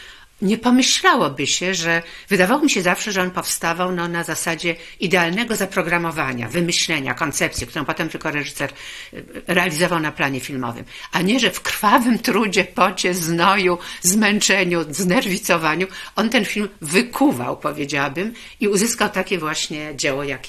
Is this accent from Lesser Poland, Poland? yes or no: yes; Olkusz, Lesser Poland, Poland; ja to pamiętam z mojego rodzinnego miasta Olkusza